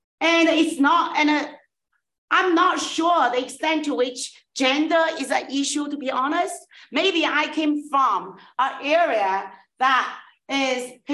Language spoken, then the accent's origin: English; China; In my hometown, oh, I can boast. You know who found my county? Wu Zhetian.